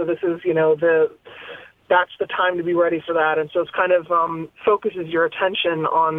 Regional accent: Bethesda, Maryland, United States; Actually, I grew up in Bethesda.

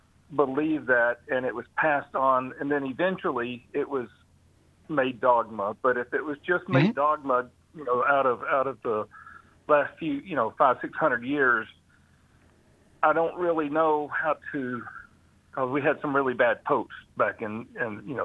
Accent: Tennessee, United States; I grew up in Southeast Tennessee when we had one Catholic, one Episcopal, in one Lutheran church, and then a ton of Baptists and Church of God of Prophecy churches.

